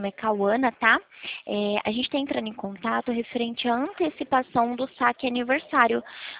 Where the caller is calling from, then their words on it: Presidente Prudente, São Paulo, Brazil; Eu falo de Presidente Prudente, São Paulo.